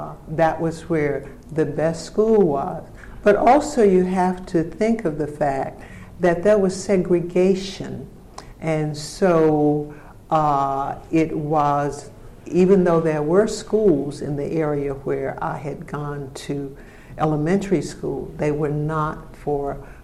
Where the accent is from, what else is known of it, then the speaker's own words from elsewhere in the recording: Birmingham, Alabama, United States; also born or lived in Shiloh; Okay, I was born in Shiloh, S-H-I-L-O-H, Alabama. And that was a rural section where my grandparents had a huge farm. So I knew something about farming. But I actually grew up in Birmingham, Alabama, and went to elementary school there and to high school.